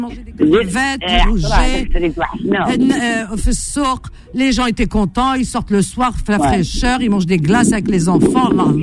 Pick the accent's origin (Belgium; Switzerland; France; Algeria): Algeria; Cherchell, Tipaza Province; Eh ben moi aussi je suis de Cherchel.